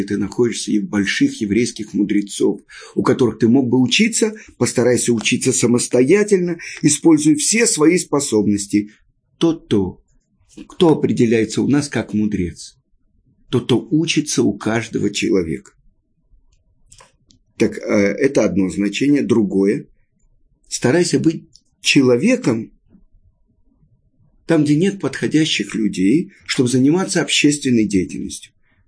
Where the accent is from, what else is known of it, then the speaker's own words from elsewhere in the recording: Russia; Обычно мы, люди из России, ставим что-то и горячительное.